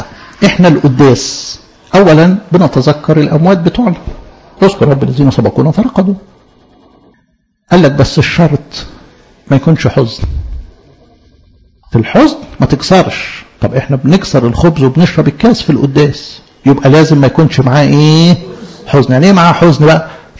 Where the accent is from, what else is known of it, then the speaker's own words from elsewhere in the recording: Egypt; كيهود وكمصريين بحكم ال 400 سنة اللي قعدوهم عندنا في مصر